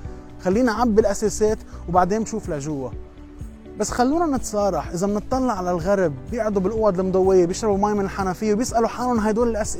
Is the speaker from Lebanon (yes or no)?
yes; Lebanon; نحن كلبنانيه، نحن هلا بجيل مميز عم نقطع بظرف مميز.